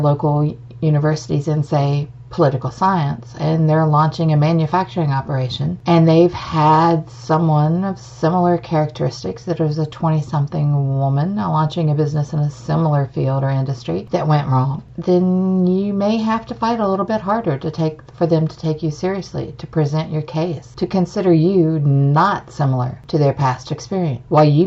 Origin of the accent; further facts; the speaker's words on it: West Virginia, United States; now in North Carolina, United States; I grew up in West Virginia, and I've lived all over the country. I moved 11 times before I landed here in North Carolina a couple decades ago.